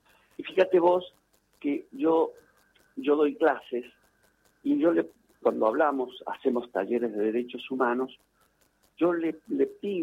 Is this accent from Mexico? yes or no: no; Córdoba, Argentina; Yo soy originario de Córdoba